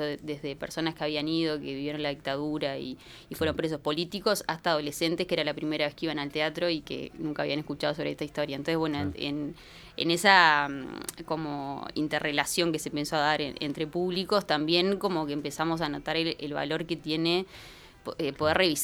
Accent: San José, Uruguay; Yo soy de San José

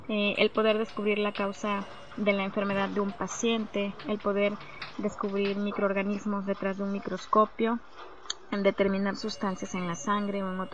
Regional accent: Veracruz, Mexico; soy de Veracruz, trabajo en un hospital que se encuentra en esta ciudad.

